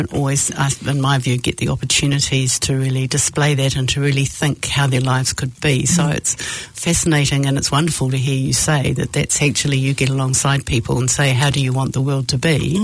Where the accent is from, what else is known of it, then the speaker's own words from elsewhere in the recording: Wellington, New Zealand; now in Auckland, New Zealand; So I'm also from Wellington and really have loved South Auckland and adopted it since about 1997 when we moved up here, and very much now part of the community, which is a very warm and embracing community.